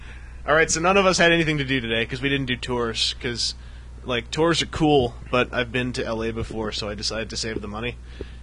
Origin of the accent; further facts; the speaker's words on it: Canada; I'm sorry, I'm from Canada.